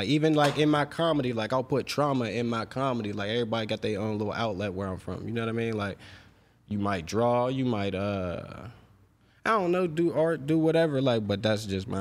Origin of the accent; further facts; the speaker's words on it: Pennsylvania, United States; I mean, I grew up on the Hill District. It's kind of rough. Chauncey Drive, to be specific. Shout out to everybody up Chauncey. It's projects.